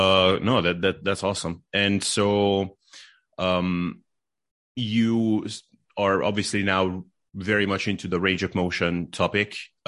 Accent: Hungary; also born or lived in Netherlands; now in North Macedonia; So I am have been living in North Macedonia for 5 years. I am from Hungary originally. Yeah. So yeah, but I like you, I've been kind of all over the, basically for the last 10 years, I haven't lived in Hungary. So I was in the Netherlands.

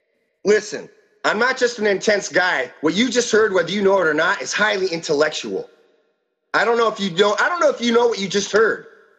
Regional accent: Los Angeles, California, United States; I'm from Los Angeles. We were raised with candy cigarettes in our mouth

